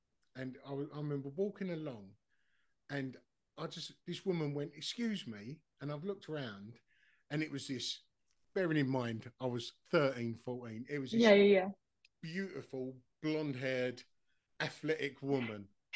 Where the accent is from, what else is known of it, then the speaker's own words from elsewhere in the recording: Dagenham, London, United Kingdom; Where I grew up in Dagenham, we did have a large Olympic-sized swimming pool.